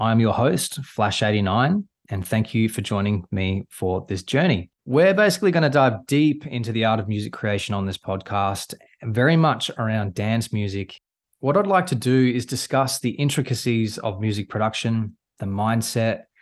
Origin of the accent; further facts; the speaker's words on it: South Australia, Australia; now in Gold Coast, Australia; So these days, I basically live on the Gold Coast. I was born and raised in South Australia